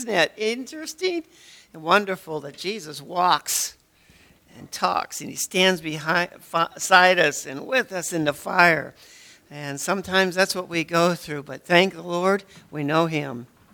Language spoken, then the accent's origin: English; Erie, Pennsylvania, United States; I was born and raised in Erie, so if you take me to Erie, I can get around.